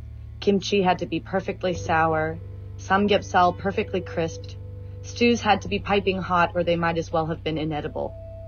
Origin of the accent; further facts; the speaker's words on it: United States; Growing up in America with a Caucasian father and a Korean mother, I relied on my mom for access to our Korean heritage.